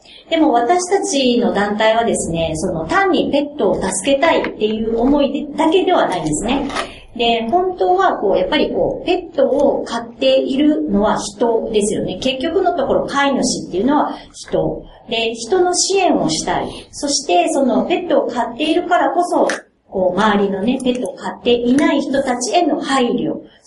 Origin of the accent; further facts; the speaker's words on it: Osaka, Japan; 大阪から参りました。